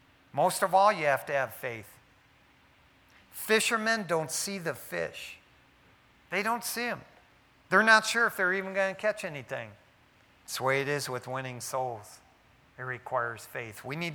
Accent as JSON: {"language": "English", "town": "Detroit", "region": "Michigan", "country": "United States", "tie": "born or raised there", "said": "Man, growing up in East Detroit, we had an island off of Detroit called Belle Isle."}